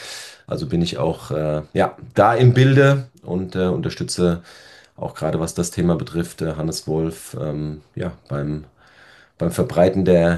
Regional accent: Hesse, Germany; Ja, als Hesse heißt das nicht Moin, sondern Gude.

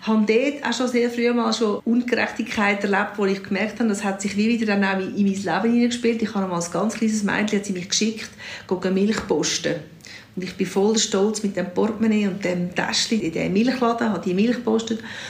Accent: Switzerland; Mein Vater hatte eine deutsche Staatsbürgerschaft, meine Mutter war Schweizerin. Ich habe mich immer als Schweizerin verstanden, aber ich hatte einen ausländischen Hintergrund.

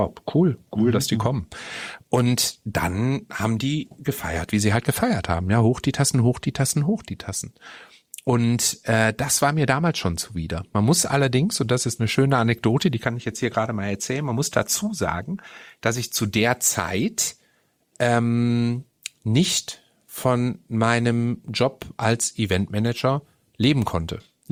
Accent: Essen, North Rhine-Westphalia, Germany; weil ich jeden Samstag in einem riesigen Club bei uns in Essen, Moody Art hieß der damals, zusammen mit meiner Verlobten

